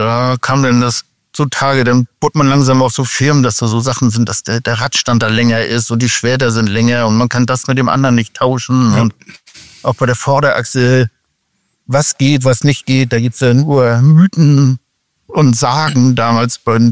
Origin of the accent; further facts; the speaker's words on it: Flensburg, Schleswig-Holstein, Germany; dann war ich auf dem Schrottplatz hier bei uns in Flensburg.